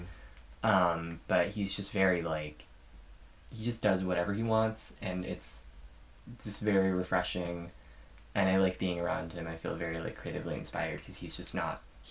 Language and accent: English; Joshua Tree, California, United States; distinct memory about having to go on like a group camping trip with like a couple other families I grew up with in Joshua Tree growing up, in like the desert.